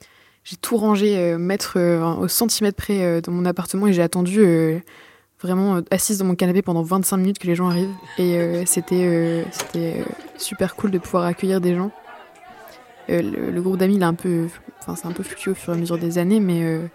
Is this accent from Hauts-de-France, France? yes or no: yes; Lille, Hauts-de-France, France; Moi, je suis de Lille